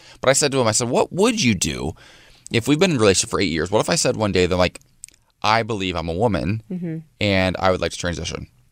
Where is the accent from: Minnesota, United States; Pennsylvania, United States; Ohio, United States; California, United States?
Ohio, United States; things that, you know, we say where I grew up in Ohio that seemed to be okay that never actually were.